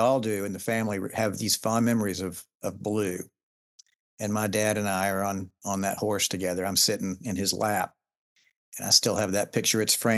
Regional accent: Georgia, United States; I was raised in Georgia, and I have a real strong attachment to my Southern heritage as well.

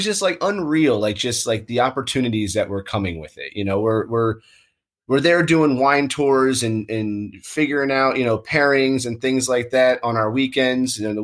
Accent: Florida, United States; I'm from South Florida originally.

